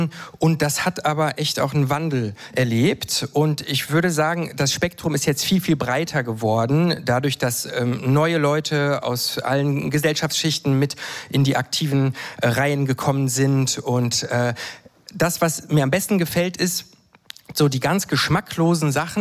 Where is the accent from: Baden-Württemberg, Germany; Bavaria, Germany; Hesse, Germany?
Hesse, Germany; Frankfurt am Main; bei einem Battle in Frankfurt am Main, meiner Heimatstadt.